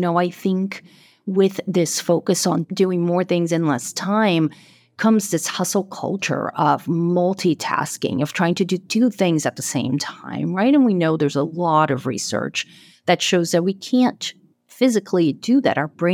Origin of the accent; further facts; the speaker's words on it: Brazil; moved away as an adult; I am originally from Brazil. Like I said, my whole family's there. I came here a couple of years into college. I got a scholarship and came, ended up staying